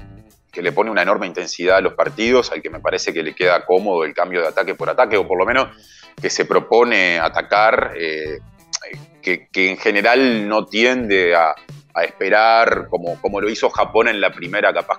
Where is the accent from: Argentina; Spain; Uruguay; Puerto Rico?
Uruguay; cuando explicamos que somos uruguayos a gente que no es muy cercana a nosotros